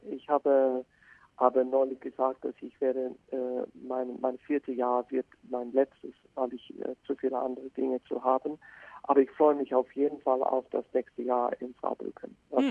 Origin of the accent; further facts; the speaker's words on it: Australia; German is a second language; now in Germany; ich als Australier in Deutschland